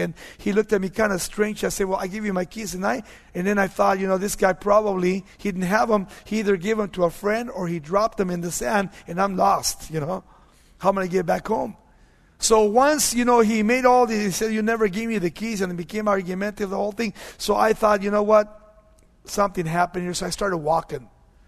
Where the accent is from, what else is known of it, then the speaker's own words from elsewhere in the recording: United States; It really bothered me as an American, not knowing that the same thing would begin to happen to America 40 years later.